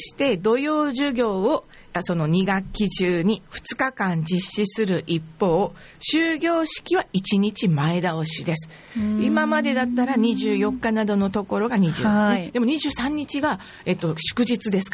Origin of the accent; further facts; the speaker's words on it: Fukuoka, Japan; 地元の福岡市でいきますと